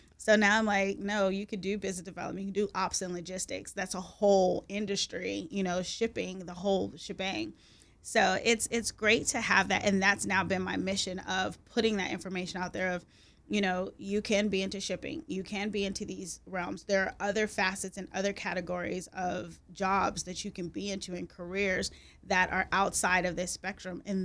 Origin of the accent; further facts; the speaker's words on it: United States; Now, obviously, it's also culture, because I'm American.